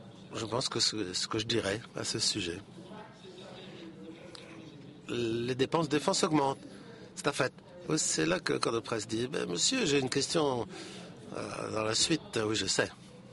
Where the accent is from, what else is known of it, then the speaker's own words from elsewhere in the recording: Kazakhstan; Je viens du Kazakhstan.